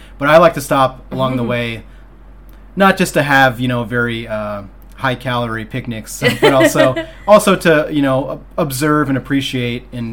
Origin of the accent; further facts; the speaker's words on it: St. Louis, Missouri, United States; I grew up, you know, in the shadow of the arch, you know, like about 10 or so miles south of there.